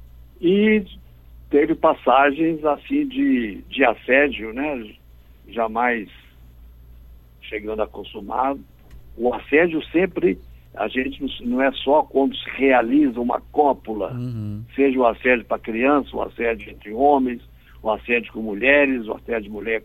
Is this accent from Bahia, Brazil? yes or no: no; Alegre, Espírito Santo, Brazil; eu vim do interior do Espírito Santo, numa cidade pequena chamada Alegre, perto de Cachoeiro do Itapemirim.